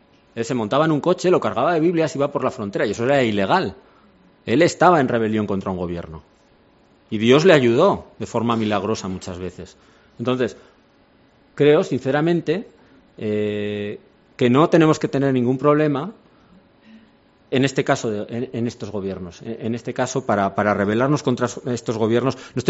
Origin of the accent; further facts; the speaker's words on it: Aragon, Spain; Yo soy de Aragón, que es una región que está al lado de Cataluña, entonces somos primos cercanos